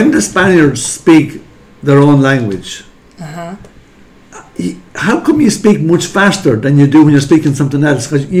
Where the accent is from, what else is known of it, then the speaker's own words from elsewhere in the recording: Leinster, Ireland; accent: Wexford; If I start speaking at that pace in my Wexford accent, no one know what the hell I'm saying.